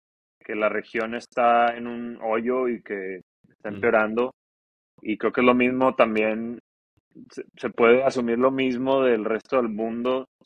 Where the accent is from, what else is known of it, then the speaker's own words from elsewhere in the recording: Torreón, Coahuila, Mexico; Yo soy del norte de México, de Torreón, y el caso es lo opuesto.